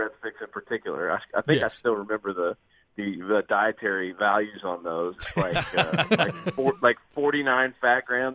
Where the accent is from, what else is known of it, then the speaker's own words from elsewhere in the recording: Clarksville, Tennessee, United States; So, yeah, I'm from Clarksville, Tennessee.